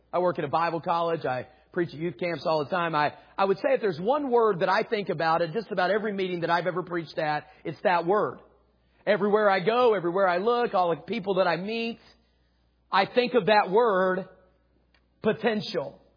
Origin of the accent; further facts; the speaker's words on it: West Virginia, United States; I mean, I can say that because I'm from there, okay? And so I'm from West Virginia, just a few hours from here, and I'm glad to be here.